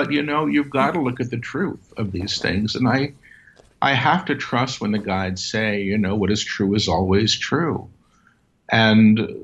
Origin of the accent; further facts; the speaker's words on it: Manhattan, New York, United States; I grew up in Manhattan, you know, in the 60s.